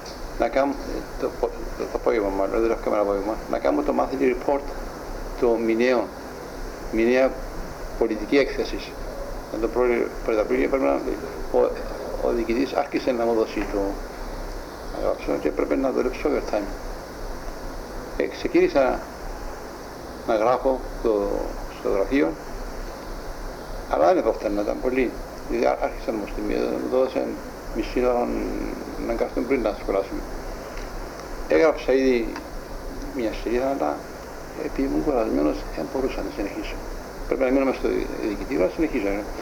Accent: Larnaca, Larnaca District, Cyprus; born there; Γεννήθηκα στη Λάρνακα, 10 του Οκτώβρη 1920.

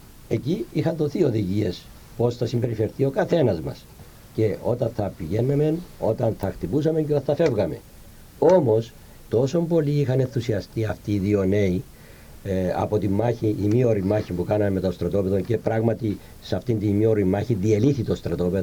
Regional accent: Agkathou, Famagusta District, Cyprus; χωριών της Καρπασίας, από την Αγκαθού. Και σήμερα όλη η Καρπασία είναι σκλάβα στους Τούρκους και το χωριό μου είναι υπόδουλος

